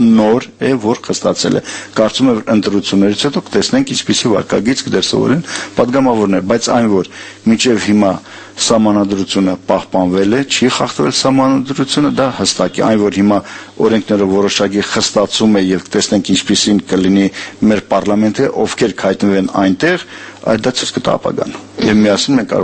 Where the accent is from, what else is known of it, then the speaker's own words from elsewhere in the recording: Sarnaghbyur, Shirak, Armenia; born there; մեր գյուղում, Սառնաղբյուր գյուղում, որտեղ ես ծնվել եմ